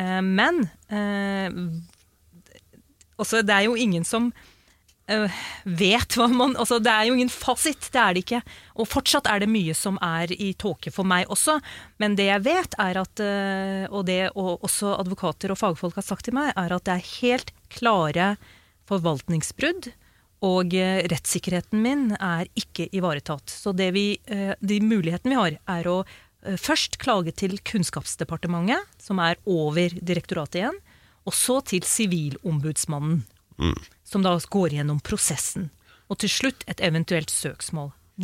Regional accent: Pakistan; Jeg er jo pakistaner, og vi var jo indre før. Før imperialismen, så var vi jo hinduer hele gjengen.

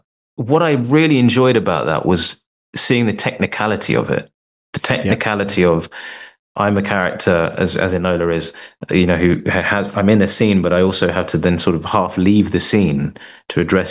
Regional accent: United Kingdom; Some of it I had a sort of cursory knowledge of just from being British, from being South Asian.

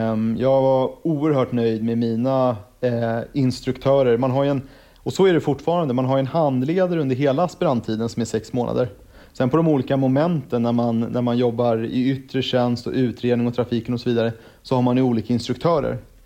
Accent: Stockholm, Stockholm County, Sweden; Jag är ju född och uppvuxen i Stockholm så det var ganska självklart att söka till Stockholm.

